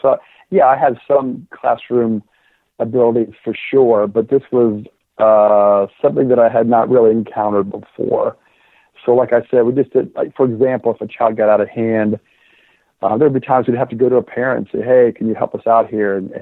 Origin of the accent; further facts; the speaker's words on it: Columbus, Ohio, United States; We grew up in Columbus when busing was instituted in the city, so that was a challenging and chaotic time, but it was beautiful.